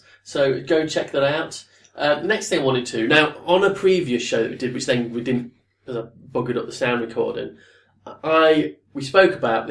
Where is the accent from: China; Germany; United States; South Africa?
South Africa; It's like, where do you live? Oh, I'm from South Africa.